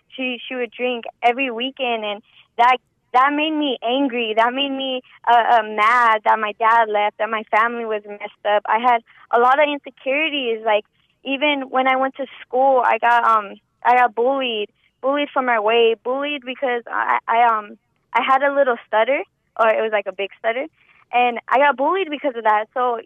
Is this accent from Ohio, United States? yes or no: no; Stockton, California, United States; I was born in Riverside, and my family moved down to Stockton when I was young. I was probably like one years old, so I basically grew up in Stockton, on the south side of Stockton.